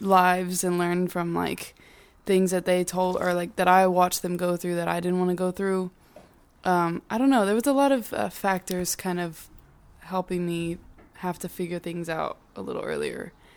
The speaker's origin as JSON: {"language": "English", "town": "Round Rock", "region": "Texas", "country": "United States", "said": "Round Rock, originally."}